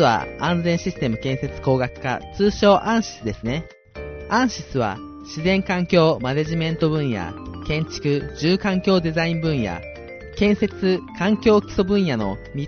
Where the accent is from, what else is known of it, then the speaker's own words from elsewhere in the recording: Ehime, Japan; 私愛媛出身なんですけど